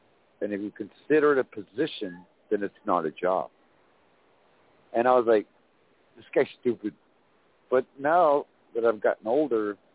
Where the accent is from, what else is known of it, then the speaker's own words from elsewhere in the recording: United States; I mean, I'm an American mutt.